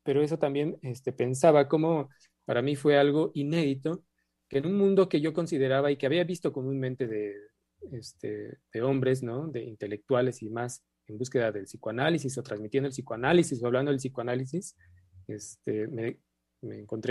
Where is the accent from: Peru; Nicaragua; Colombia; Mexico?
Mexico; con lo que somos como mexicanos